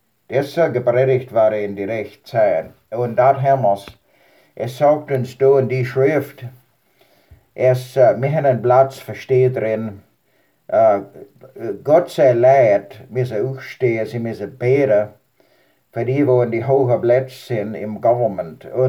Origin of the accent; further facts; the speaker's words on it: Switzerland; now in United States; Na, ich bin Schweizer wie ich, der USA.